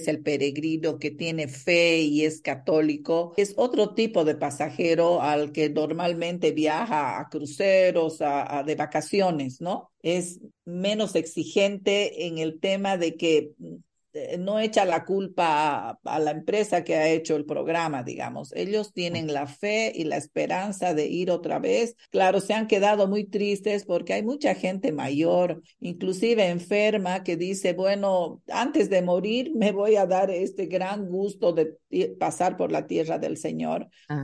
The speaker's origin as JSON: {"language": "Spanish", "country": "Bolivia", "said": "Además, se sacan las visas en Israel, que ellos dan las visas a los grupos. Como bolivianos necesitamos visa."}